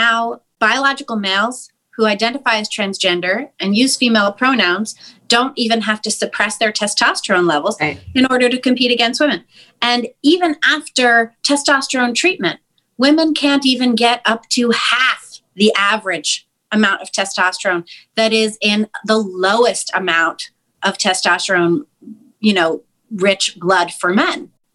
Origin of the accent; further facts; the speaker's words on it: United States; Of course, I'm an American. That's like the foundation of our entire country, whether you like it or not.